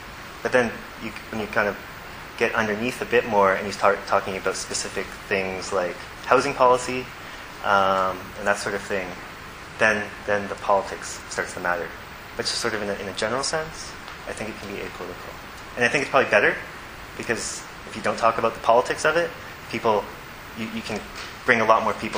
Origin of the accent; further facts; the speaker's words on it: Windsor, Ontario, Canada; Growing up in Windsor, looking across the city in Detroit, we would go over the bridge or tunnel